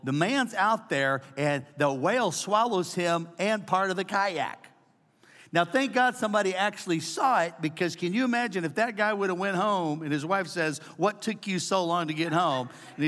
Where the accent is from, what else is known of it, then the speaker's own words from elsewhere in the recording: United States; I'm an American.